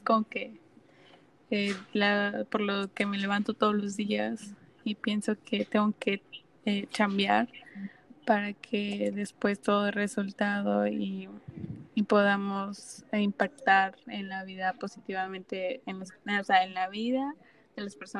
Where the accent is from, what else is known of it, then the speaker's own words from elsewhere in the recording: Chiapas, Mexico; Yo soy chiapaneca del sur de México y está bien chido acá.